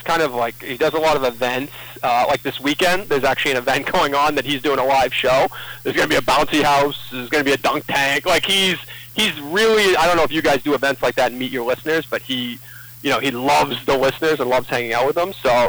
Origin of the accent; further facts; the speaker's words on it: New England, United States; because I'm from New England.